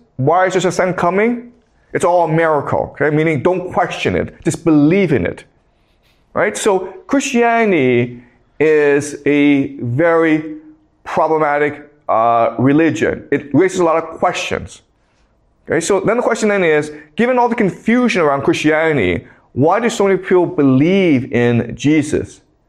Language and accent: English; Canada; as you know, I grew up in Canada and I studied in the United States.